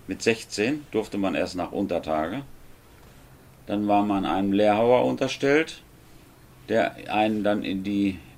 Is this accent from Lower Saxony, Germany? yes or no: yes; Röhrkasten, Lower Saxony, Germany; Ich bin in dem Haus geboren und bin heute noch der Besitzer des Hauses. Geerbt von meinem Vater und mein Vater hat es geerbt von seinem Vater.